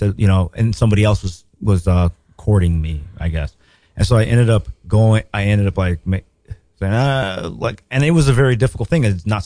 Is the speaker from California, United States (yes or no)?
yes; Los Angeles, California, United States; especially like me growing up in South Central